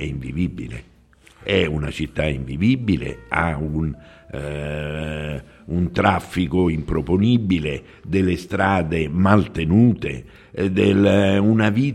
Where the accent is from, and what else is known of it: Rome, Lazio, Italy